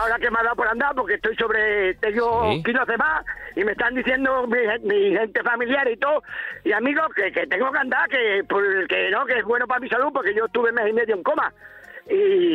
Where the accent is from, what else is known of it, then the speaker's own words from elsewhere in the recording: Malpartida de Cáceres, Extremadura, Spain; Yo soy de Malpartida de Cáceres.